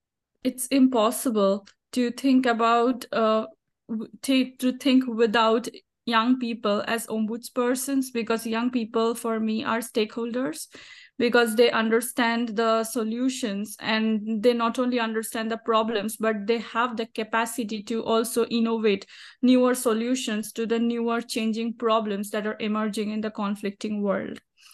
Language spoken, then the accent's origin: English; India; I'm from India. So while I was working in India